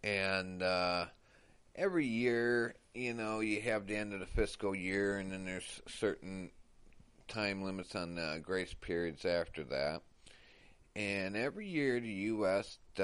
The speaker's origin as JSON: {"language": "English", "country": "United States", "said": "As an American, okay"}